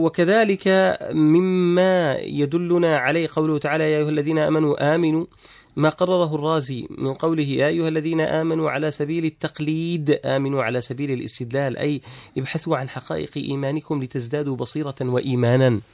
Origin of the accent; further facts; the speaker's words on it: Yemen; عندنا في اليمن